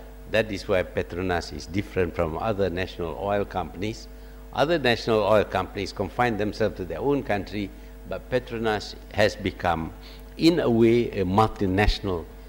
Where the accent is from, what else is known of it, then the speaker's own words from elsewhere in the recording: Malaysia; We have only to say we are from Malaysia, and they will respond, look, I was trained in Malaysia.